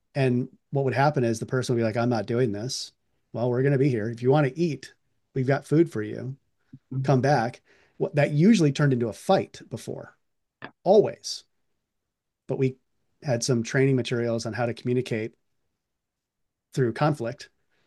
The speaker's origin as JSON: {"language": "English", "region": "the Dakotas", "country": "United States", "said": "I come from the Dakotas where when we talk about culture, drinking is just"}